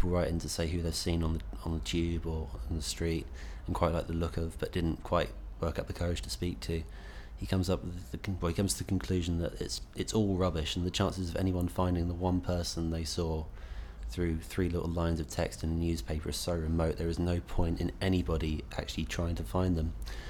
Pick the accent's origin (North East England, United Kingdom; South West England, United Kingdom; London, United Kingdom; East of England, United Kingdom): London, United Kingdom; Enfield; I'm 21 and I'm from Enfield in North London.